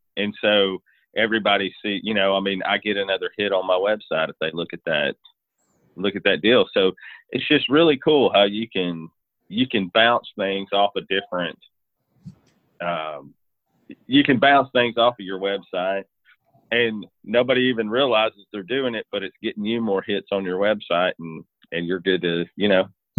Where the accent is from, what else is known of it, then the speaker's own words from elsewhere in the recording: Texas, United States; now in East Texas, United States; I mean, I am from East Texas. Well, I'm from West Texas, but I live in East Texas, and I don't want my reports to look like a hillbilly did the report.